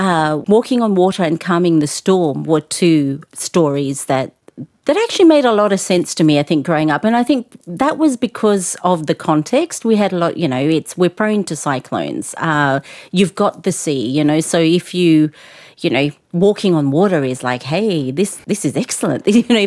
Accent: Lautoka, Western Division, Fiji; I grew up in the Pacific, and specifically the island of Fiji and the western side of the bigger island of Fiji, which we call Vitilevu, in a town called Lotoka. My people are Rutuman, they are Polynesian

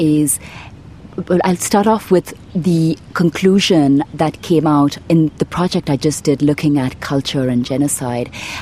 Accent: Mumbai, Maharashtra, India; now in France; I live in France. I'm of Indian origin. I grew up in Bombay.

